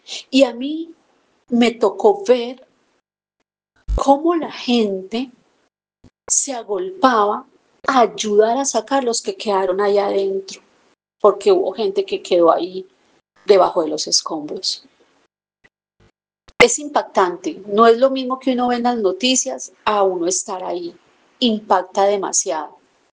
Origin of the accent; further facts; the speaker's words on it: Pereira, Risaralda, Colombia; Y hubieron muchas ciudades afectadas, entre esas Pereira, de donde soy yo con mucho orgullo.